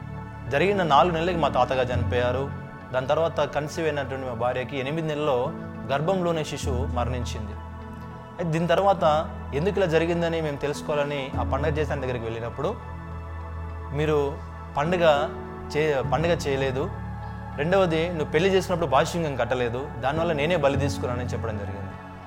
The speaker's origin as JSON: {"language": "Telugu", "town": "Pothampalli", "region": "Telangana", "country": "India", "said": "మాది మెదక్ డిస్ట్రిక్ట్ పోతంపల్లి గ్రామము."}